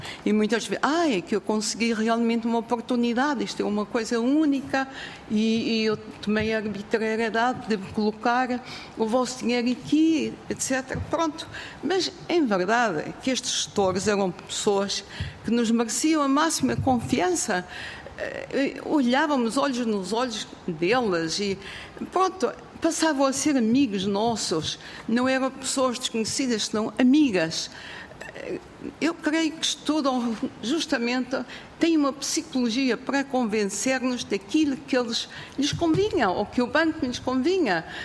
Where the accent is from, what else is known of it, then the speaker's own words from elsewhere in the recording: Venezuela; que nos encontramos de repente no banco e somos da Venezuela e tal